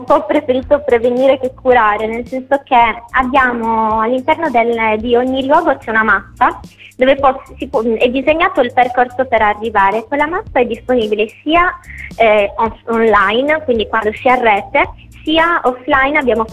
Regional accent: Milan, Lombardy, Italy; noi siamo di Milano, quindi abbiamo iniziato da quello che c'era più vicino

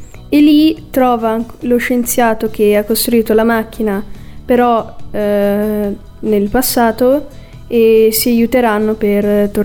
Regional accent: Milan, Lombardy, Italy

